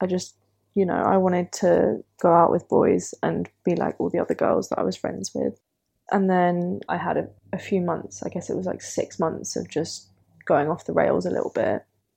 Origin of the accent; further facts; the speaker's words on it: Stoke Newington, London, United Kingdom; I'm from Stoke Newington.